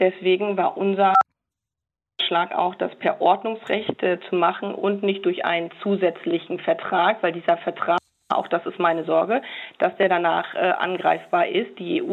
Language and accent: German; Brandenburg, Germany; Ich komme ja selber aus Brandenburg und kenne das sehr genau.